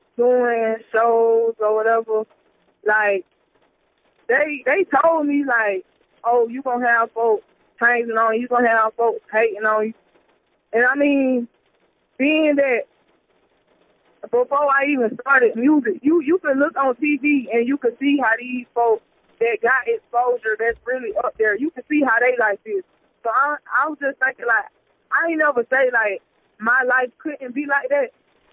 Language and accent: English; Statesville, Georgia, United States; I'm from Statesville, Georgia or whatever. I had moved to like 30 minutes away from Statesville or whatever, but I still, you know, do my thing around the area.